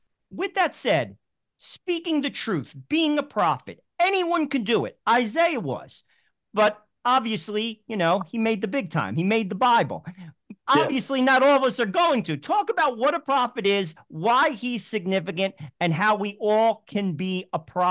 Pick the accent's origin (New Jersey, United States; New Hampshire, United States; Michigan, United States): New Jersey, United States; we don't speak English because we're from New Jersey.